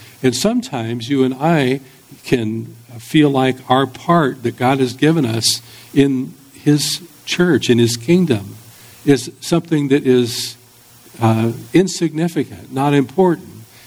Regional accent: San Jose, California, United States; also born or lived in Iowa; And in the 1950s, when we moved from Iowa to California, I'd never seen the ocean before. I don't know that I ever even realized there was such a thing. But we had moved to San Jose, and so I was like four or five years old.

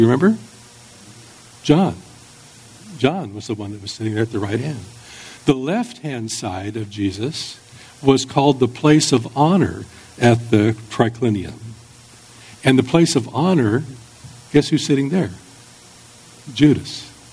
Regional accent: San Jose, California, United States; also born or lived in Iowa; And in the 1950s, when we moved from Iowa to California, I'd never seen the ocean before. I don't know that I ever even realized there was such a thing. But we had moved to San Jose, and so I was like four or five years old.

